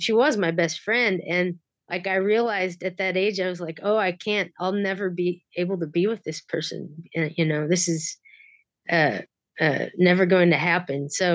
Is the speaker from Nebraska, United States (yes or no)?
yes; North Platte, Nebraska, United States; North Platte, Nebraska.